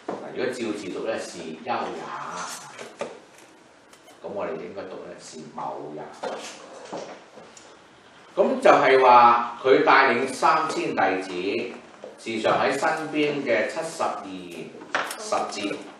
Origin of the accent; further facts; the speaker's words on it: China; 因為我們中國人有些經常都說師傅當然收埋一些秘訣的了